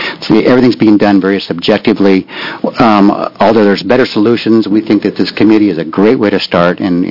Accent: Portland, Oregon, United States; I'm from Portland, Oregon.

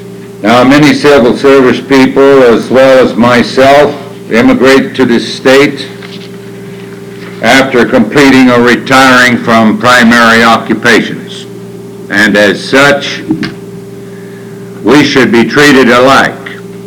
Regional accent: Albany, Oregon, United States; from Albany, Oregon.

